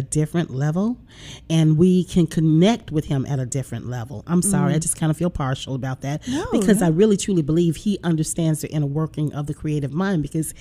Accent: the South, United States; of course, I'm from the South.

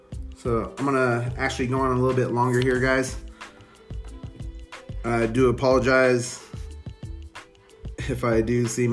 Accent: California, United States; moved away as an adult; now in Albuquerque, United States; Me, myself, I'm originally from California. Love California. I'm a very Californian to heart, guys. Born and raised out there for almost 18 years. Didn't move out here until I was 18 to Albuquerque, New Mexico.

